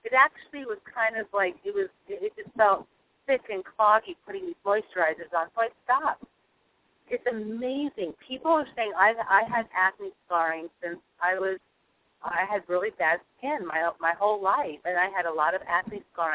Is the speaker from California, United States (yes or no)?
yes; San Diego, California, United States; I grew up in San Diego, and my mom used to put us in the sun as babies.